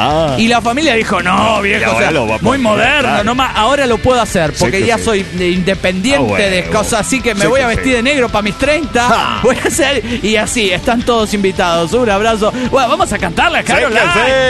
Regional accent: Asunción, Paraguay; ¡Vengo desde el Paraguay!

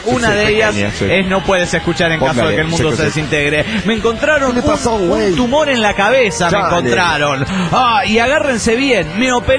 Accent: Torreón, Coahuila, Mexico; de Torreón, Coahuila, México.

